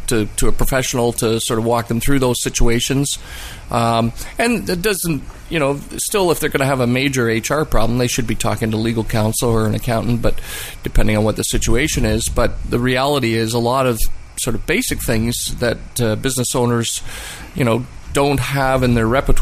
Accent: King City, Ontario, Canada; I grew up in King City, and I went to high school at Brébeuf.

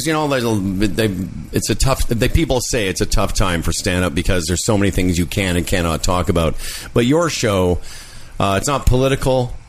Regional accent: Moose Jaw, Saskatchewan, Canada; I'm a Jew from Moose Jaw.

